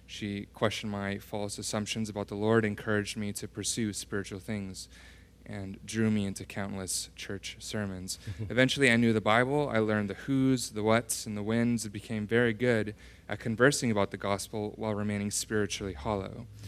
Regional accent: Houston, Texas, United States; Born and raised in Houston, Texas, I grew up in a family that did not know Christ.

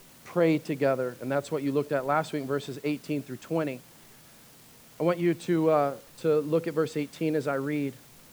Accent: Texas, United States; especially as a Texan, you know, like in my native Texan blood

